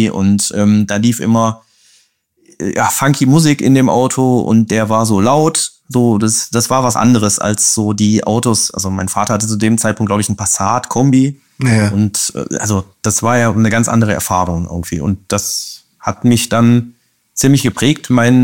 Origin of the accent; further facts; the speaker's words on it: Moers, North Rhine-Westphalia, Germany; now in Duisburg, Germany; also ich wohne jetzt in Duisburg, aber ich komme eigentlich aus Moers